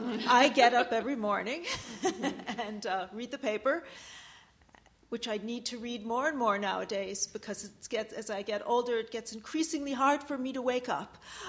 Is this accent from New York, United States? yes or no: yes; Buffalo, New York, United States; I grew up in Buffalo, and when I grew up in Buffalo, it was mired in depression, in the economic depression, psychological depression too probably, in the 70s.